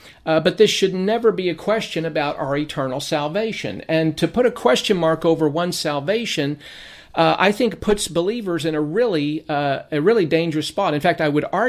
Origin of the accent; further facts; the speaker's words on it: Lancaster, California, United States; born there; I was born in Southern California, in Lancaster, in the Los Angeles Hospital.